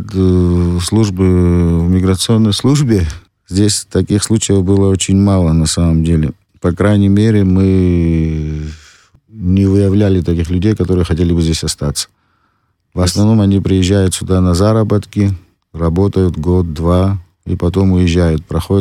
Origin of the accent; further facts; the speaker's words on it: Abkhazia, Georgia; Мы все родились, живем в Абхазии, мы знаем, что это такое.